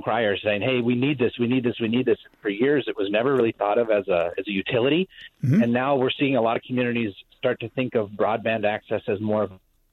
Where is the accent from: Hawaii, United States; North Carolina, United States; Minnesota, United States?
Minnesota, United States; Yeah, I live in Fauston here in northwest Minnesota. I'm originally from the Iron Range